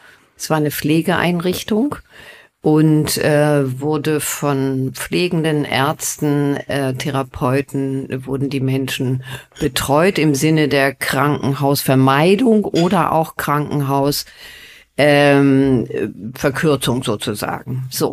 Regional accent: Schleswig-Holstein, Germany; Ich komme aus Schleswig-Holstein, bin in einem Dorf aufgewachsen.

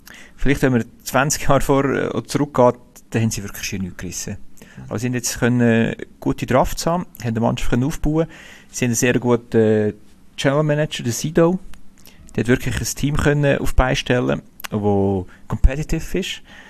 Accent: Switzerland; von mir als Schweizer.

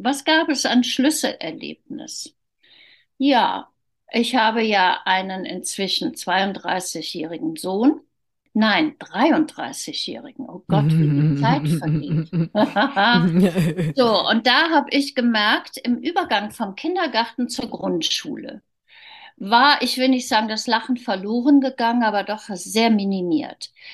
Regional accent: Cologne, North Rhine-Westphalia, Germany; Ich bin Rheinländerin. Ich komme aus Köln.

